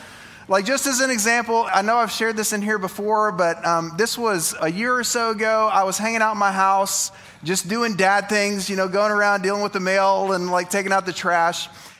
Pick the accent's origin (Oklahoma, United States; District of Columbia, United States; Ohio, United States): Oklahoma, United States; I can't spell because I'm from Oklahoma